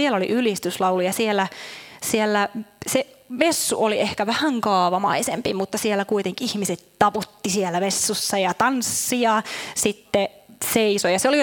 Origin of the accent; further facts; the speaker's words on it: Ilmajoki, South Ostrobothnia, Finland; mä oon siis Ilmajoelta kotosi ja siellä paikallisseurakunnassa nuoren seurakuntaan oli päässyt tunkeutumaan pari ylistysmusiikkikappaletta